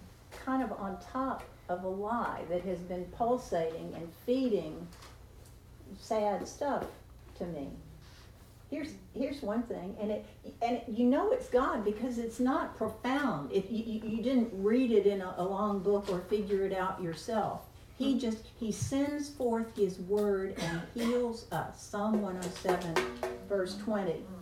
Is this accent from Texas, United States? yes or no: yes; Texas, United States; she hated my guts because I was from Texas